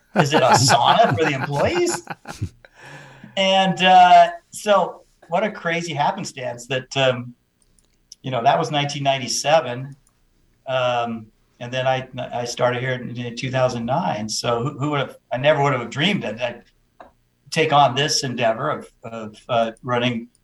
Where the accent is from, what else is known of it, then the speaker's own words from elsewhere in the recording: Oregon, United States; Well, I was born and raised in Oregon wine. Literally, my parents founded one of the original pioneer wineries in the state in 1970.